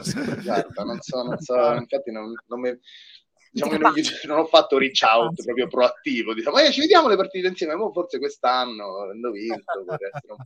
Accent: Lazio, Italy; accent: Roman; now in United States; Da fuori grotta, da fuori San Francisco, quella zona, tra l'altro il mio accento è abbastanza romano

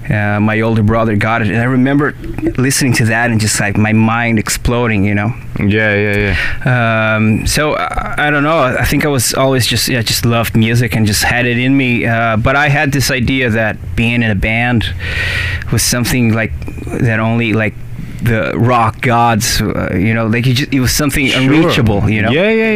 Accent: Rio Grande do Sul, Brazil; moved away as an adult; also born or lived in São Paulo; In my hometown, I'm from the southernmost state in Brazil originally. Okay. And then I moved to São Paulo when I was 20.

